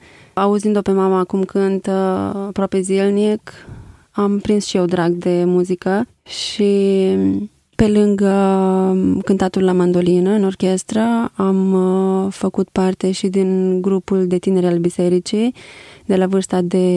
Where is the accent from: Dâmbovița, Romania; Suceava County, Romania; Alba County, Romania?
Suceava County, Romania; Ipotești; Am născut în Suceava în anul 1989 și am crescut în Ipotești.